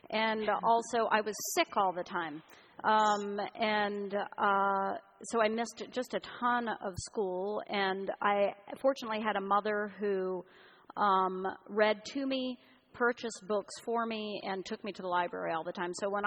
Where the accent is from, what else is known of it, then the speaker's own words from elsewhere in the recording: Florida, United States; now in Minneapolis, United States; I grew up in Central Florida. I moved from Central Florida to Minneapolis, Minnesota. And I got a job in a book warehouse.